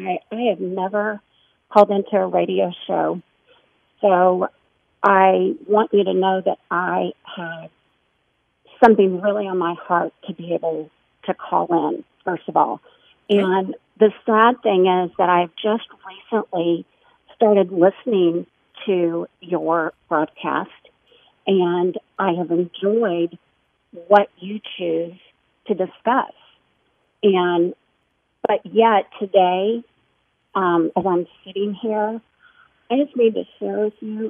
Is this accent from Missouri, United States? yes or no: yes; Springfield, Missouri, United States; I grew up in Springfield.